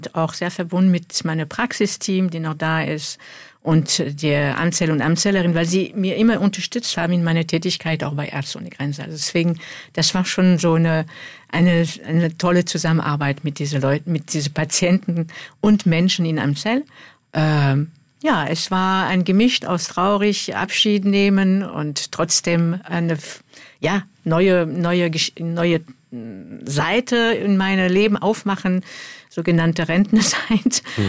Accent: Dijon, Bourgogne-Franche-Comté, France; German is a second language; moved away as an adult; now in Germany; Ja, ich bin in Dijon aufgewachsen und habe dann da auch mein Studium angefangen.

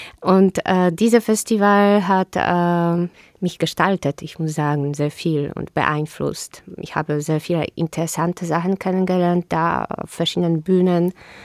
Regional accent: Poland; German is a second language; now in Germany; ich fühle mich als ein Polin. Ich bin polnisch. Ich bin in Polen aufgewachsen.

